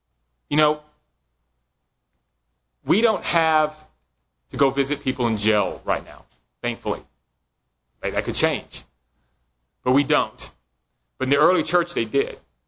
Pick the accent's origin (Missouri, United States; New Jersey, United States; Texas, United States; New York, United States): Texas, United States; Dallas; also born or lived in Lubbock; Oh, we're from Dallas.